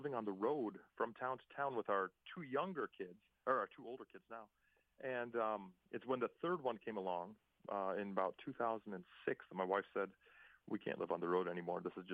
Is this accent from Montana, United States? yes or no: yes; Montana, United States; Whenever I grew up in Montana, you know, I think I went as far as Seattle.